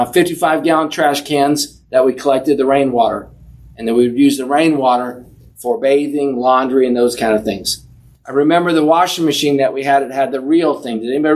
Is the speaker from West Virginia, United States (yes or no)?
yes; West Virginia, United States; also born or lived in Massachusetts; The first house we lived in West Virginia, when we moved from Massachusetts to West Virginia, they had no running drinking water.